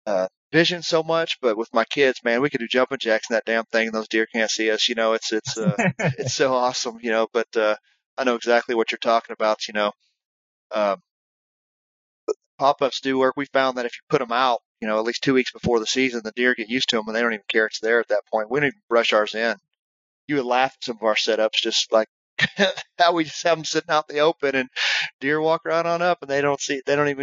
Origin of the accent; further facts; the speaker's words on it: Texas, United States; you know, growing up in Texas, I don't have to hunt out of a tree and I haven't hunted out of a tree.